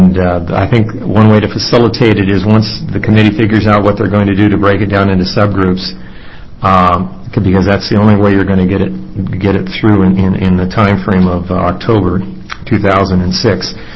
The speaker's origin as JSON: {"language": "English", "town": "Bend", "region": "Oregon", "country": "United States", "said": "in my real life I'm an attorney from Bend, Oregon, where I practiced law for 32 years"}